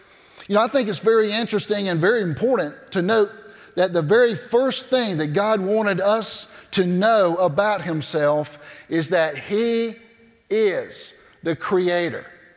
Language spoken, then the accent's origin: English; Cairo, Georgia, United States; I'm from South Georgia. I'm from a little town called Cairo.